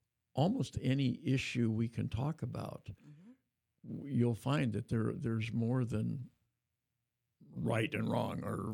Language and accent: English; Oregon, United States; I grew up partly in Oregon, and my dad went to Oregon State, and I went to Oregon State to graduate school. And it's in my heart because it was what I knew in my childhood.